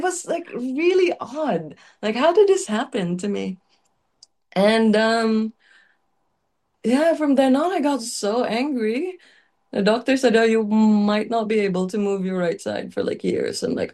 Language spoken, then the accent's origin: English; Jaro, Western Visayas, Philippines; We grew up in Haro, on Molo area.